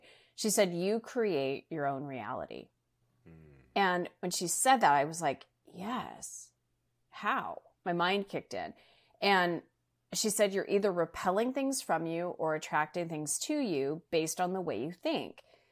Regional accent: Arizona, United States; moved away as an adult; now in Chicago, United States; I moved to Chicago to, you know, start my career. I was born and raised in Arizona.

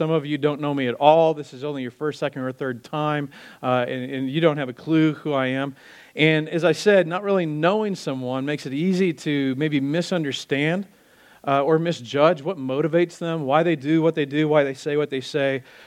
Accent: Wisconsin, United States; now in Wichita, United States; And so my dad and I moved from Wisconsin to Wichita. And part of that, we had some extended family in the area.

